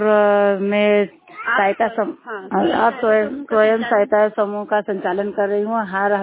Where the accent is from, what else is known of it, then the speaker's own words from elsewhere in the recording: Barud, India; मैं ग्राम बरूड़ से हूँ